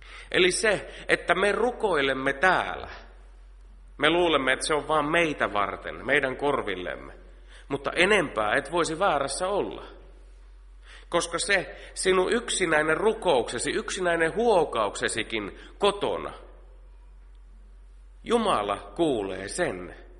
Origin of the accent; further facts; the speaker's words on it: Keuruu, Central Finland, Finland; Ja minä ajattelin nuoruudessani, kun Keurulla elin ja vaikutin